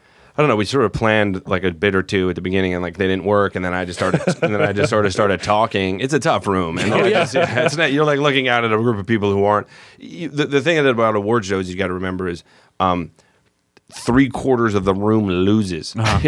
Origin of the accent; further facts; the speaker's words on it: New York, United States; I got a job at The Daily Show because I'm from New York, figuring, oh, cool, I'll get to do this